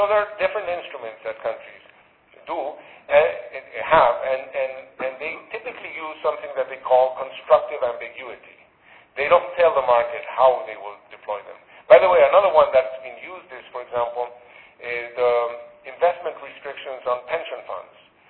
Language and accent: English; Venezuela; English is a second language; now in United States; In my part of the world, I'm from Venezuela